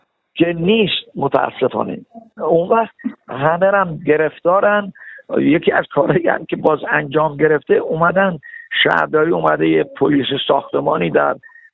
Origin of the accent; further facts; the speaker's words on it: Abbasabad, Iran; به عنوان یه نفری که توی عباس‌آباد بزرگ شدم، 70 سال 60 سال بیشتر باغدار هستم اونجا